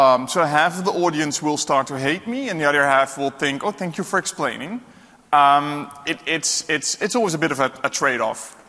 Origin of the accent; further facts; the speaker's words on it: Netherlands; English is a second language; I'm from the Netherlands. I live in Houten, which is close to Utrecht, the middle of the Netherlands.